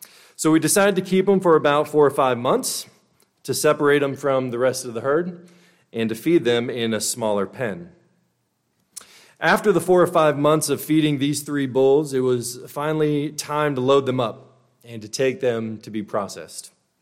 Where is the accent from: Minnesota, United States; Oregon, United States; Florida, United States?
Florida, United States; Port St. Lucie; I grew up in Florida, a small town called Port St. Lucie, and we had a great childhood.